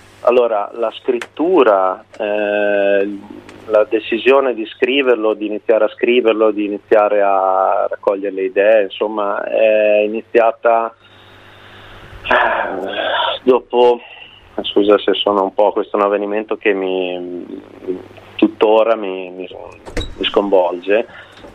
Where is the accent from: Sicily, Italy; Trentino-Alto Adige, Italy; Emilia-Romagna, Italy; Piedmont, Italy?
Emilia-Romagna, Italy; nel paese dove sono cresciuto, nella provincia di Bologna.